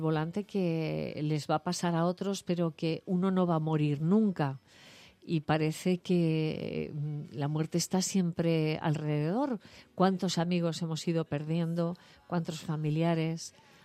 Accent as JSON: {"language": "Spanish", "town": "Leganés", "region": "Community of Madrid", "country": "Spain", "tie": "born or raised there", "said": "Nací en Madrid, más concretamente en Leganés, en 1999. Aquí me he criado. Aquí vivo"}